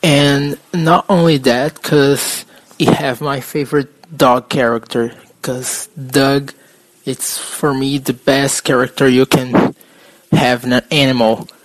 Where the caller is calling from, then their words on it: São Paulo, Brazil; English is a second language; I'm from Brazil, São Paulo.